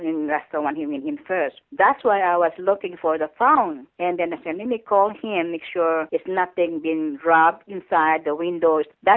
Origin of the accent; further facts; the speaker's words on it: Philippines; now in United States; Philippines.